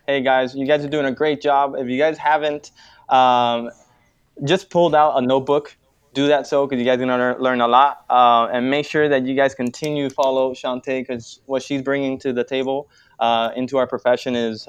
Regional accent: Miami, Florida, United States; So basically … born and raised in Miami, Florida.

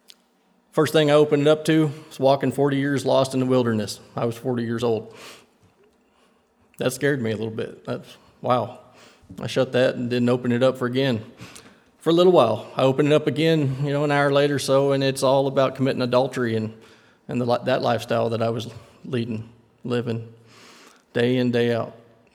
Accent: Leeton, Missouri, United States; I was born in Leeton, I guess Windsor, actually. Raised in Leeton, wasn't much

